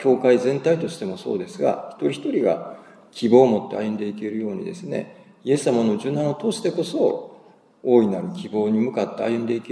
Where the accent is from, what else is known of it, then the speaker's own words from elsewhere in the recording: Kobe, Hyogo, Japan; 私自身も神戸生まれの神戸育ちで神戸で働いてて、全く神戸っ子とかも神戸大好き人間だったんですけど